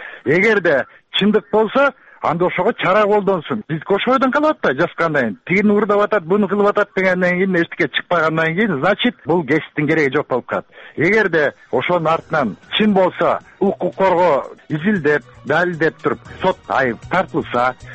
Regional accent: Naryn Region, Kyrgyzstan; Нарындан болом

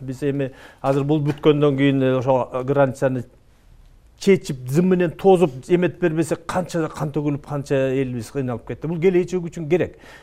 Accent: Osh Region, Kyrgyzstan; Экинчиден мен мисалы үчүн ошо Кемпир-Абадтын жеңинде төрөлүп өскөнмүн да.

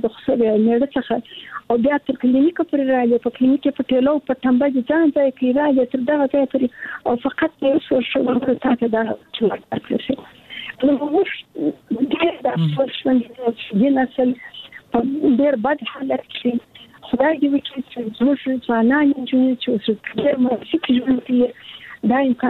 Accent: Kandahar, Afghanistan; زه د کندهار یم

